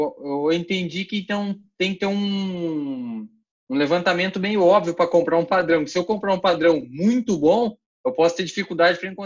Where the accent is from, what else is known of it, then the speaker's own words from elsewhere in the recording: Sorocaba, São Paulo, Brazil; não, sou de Sorocaba.